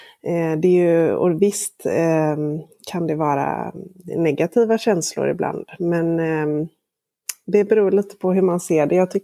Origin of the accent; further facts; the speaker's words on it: Gothenburg, Västra Götaland County, Sweden; accent: Gothenburg dialect; now in Småland, Sweden; Jag bor här nu, men jag är från Göteborg från början.